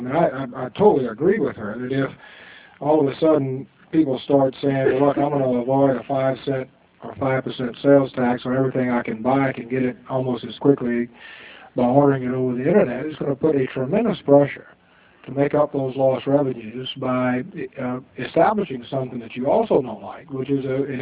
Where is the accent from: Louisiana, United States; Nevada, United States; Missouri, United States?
Louisiana, United States; Crowley; my hometown of Crowley, Louisiana